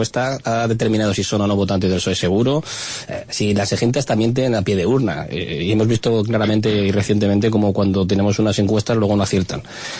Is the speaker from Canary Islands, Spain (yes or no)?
yes; Las Palmas, Canary Islands, Spain; Yo soy de Las Palmas